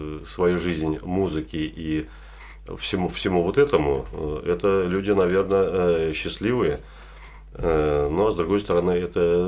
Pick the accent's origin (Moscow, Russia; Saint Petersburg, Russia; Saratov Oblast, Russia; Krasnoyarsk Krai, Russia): Saint Petersburg, Russia; born there; я родился на Васильевском